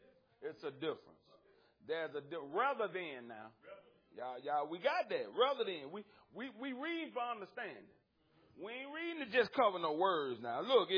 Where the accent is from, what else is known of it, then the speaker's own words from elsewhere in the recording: Alabama, United States; I'm from the South Old Country Bumpkin from Alabama.